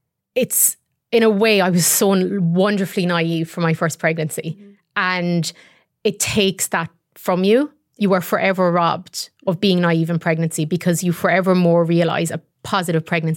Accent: Ireland; our experience of growing up in Ireland and that sort of Catholic shame and how do you think that impacted us as we became mothers?

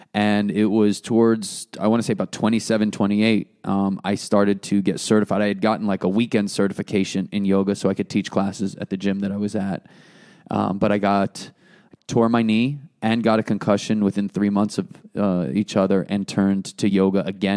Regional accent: United States; I grew up right outside Manhattan and I needed a job to be stable.

